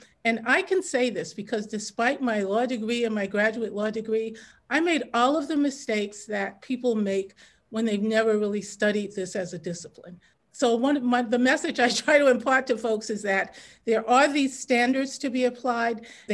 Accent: Brooklyn, New York, United States; I should mention I grew up in Williamsburg.

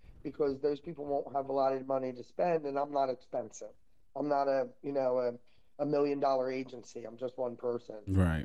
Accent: Merchantville, New Jersey, United States; now in Clemenson, United States; No, I grew up in Merchantville, New Jersey, which is really about 5 miles outside of Philadelphia. It's right at the foot of the Ben Franklin Bridge. But I'm in Clemenson, New Jersey.

